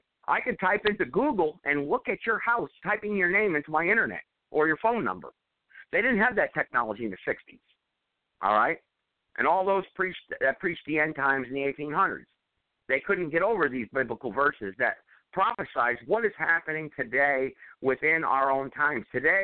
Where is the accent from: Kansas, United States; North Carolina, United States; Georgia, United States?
North Carolina, United States; Charlotte; I didn't know there was going to be riots in my home state, in Charlotte, North Carolina.